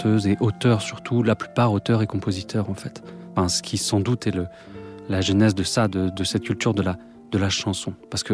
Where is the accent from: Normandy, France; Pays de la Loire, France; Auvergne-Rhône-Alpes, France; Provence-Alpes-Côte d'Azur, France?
Auvergne-Rhône-Alpes, France; Lyon; Je suis né à Lyon. J'ai grandi à Lyon.